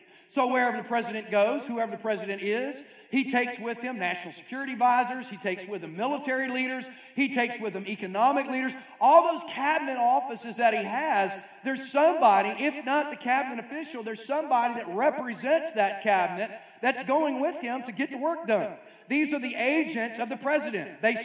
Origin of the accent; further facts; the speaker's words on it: Virginia, United States; Or I grew up in Southeast Virginia, down in 757, right?